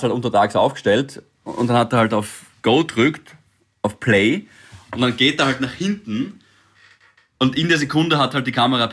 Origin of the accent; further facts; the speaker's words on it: Styria, Austria; natürlich als Steirer mit Kernel und so weiter, ich weiß eh, dass es gut ist